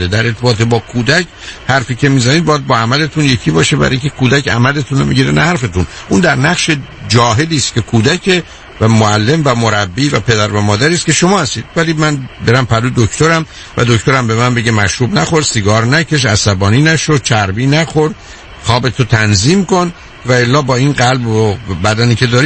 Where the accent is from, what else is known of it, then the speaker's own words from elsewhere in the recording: Iran; moved away; من به عنوان یه ایرانی ازش خوشحال نیستم، هرچند کسی هستم که بعد از این همه یا بیشتر عمرمو که خارج بودم